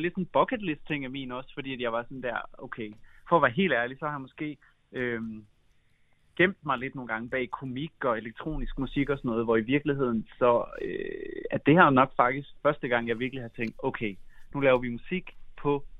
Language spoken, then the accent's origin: Danish; Central Denmark Region, Denmark; born there; og jeg er født ind i Vestjylland